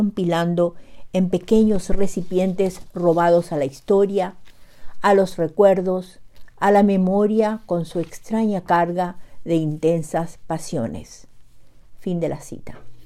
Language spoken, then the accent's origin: Spanish; Paraguay; now in Bedford, United States; nuevamente llego hasta ustedes desde Bedford, Massachusetts, con otro cuento de la producción narrativa de mi tierra natal, Xeretamí, Paraguay, país situado en el corazón de América